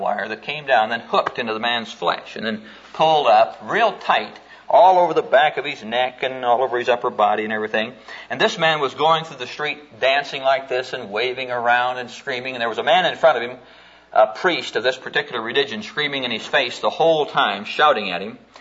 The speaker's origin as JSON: {"language": "English", "town": "Neola", "region": "Iowa", "country": "United States", "said": "I'm from southwestern Iowa. I'm from Neola, Iowa. And in case you don't know where that is, it's just between Persia and Underwood down there."}